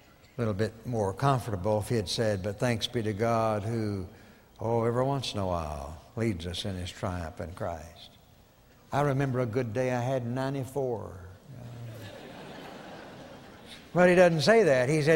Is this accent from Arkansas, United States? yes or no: yes; Fort Smith, Arkansas, United States; My folks lived, I grew up in Fort Smith, Arkansas, and I was going to Oklahoma Baptist University